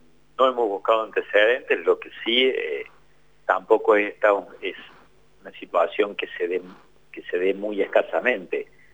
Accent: Almafuerte, Córdoba, Argentina; así, aquí en Río Tercero, y el joven es de Almafuerte, yo soy de Almafuerte en realidad, digo aquí Río Tercero por la zona.

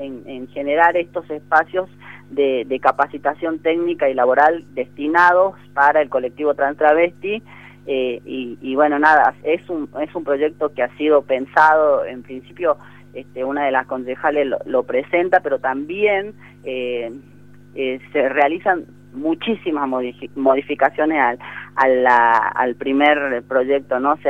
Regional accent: Orán, Salta, Argentina; celebrando la aprobación del cupo laboral trans allá en mi ciudad, ¿no?

